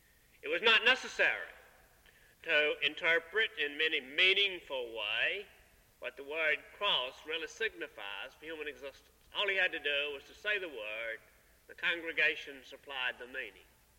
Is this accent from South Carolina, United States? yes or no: yes; South Carolina, United States; The community in which I grew up in South Carolina was not Christendom, but it was Protestantdom.